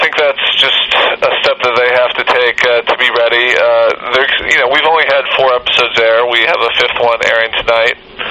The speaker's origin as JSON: {"language": "English", "region": "Illinois", "country": "United States", "said": "Yeah, I'm from Illinois originally, and I've spent a lot of time in Chicago"}